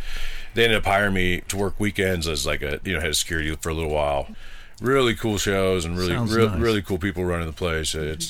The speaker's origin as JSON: {"language": "English", "region": "California", "country": "United States", "said": "Well, I'm from the Bay Area in California."}